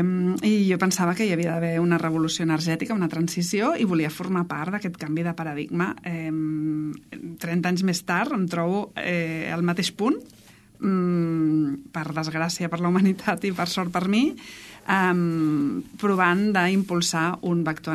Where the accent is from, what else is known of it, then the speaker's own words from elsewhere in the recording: Barcelona, Catalonia, Spain; és veritat que des de Barcelona, es nota que soc de Barcelona